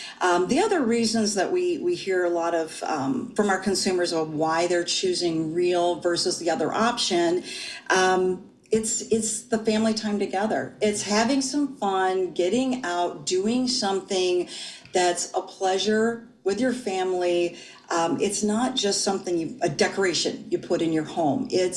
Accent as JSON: {"language": "English", "region": "Michigan", "country": "United States", "tie": "born or raised there", "said": "Michigan, that's my home state. We call it the flat land, but we still like those hills and valleys."}